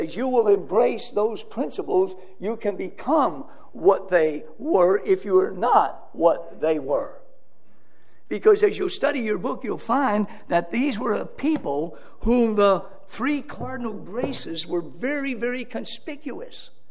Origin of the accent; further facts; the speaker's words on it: Florida, United States; because we're Floridians, of course. We grew up in Florida. So I'm not a snowbird. I'm just a wandering son come home.